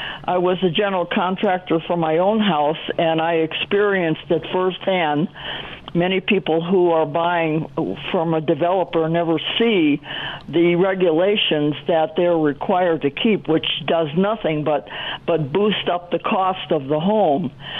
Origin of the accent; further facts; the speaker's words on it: Cleveland, Ohio, United States; I grew up in Cleveland, Ohio, in the inner city of Cleveland on a flag lot.